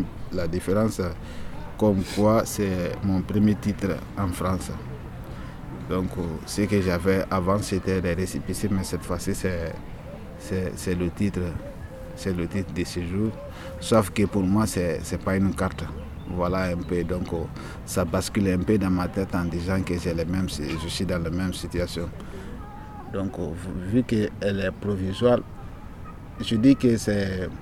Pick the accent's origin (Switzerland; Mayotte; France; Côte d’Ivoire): Côte d’Ivoire; Et comme on le dit, chez nous en Côte d'Ivoire, le découragement n'est pas ivoirien